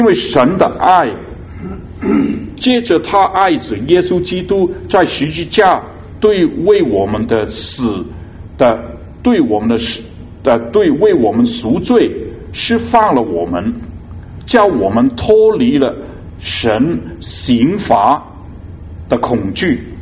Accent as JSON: {"language": "Chinese", "region": "Guangdong", "country": "China", "accent": "Cantonese", "said": "我们广东话有一句话好难顶"}